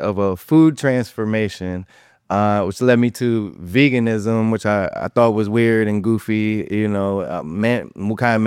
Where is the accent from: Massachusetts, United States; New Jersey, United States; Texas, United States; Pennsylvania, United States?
Pennsylvania, United States; Norristown; moved away as an adult; now in Los Angeles, United States; I am 45 years old. I'm from Norristown, Pennsylvania.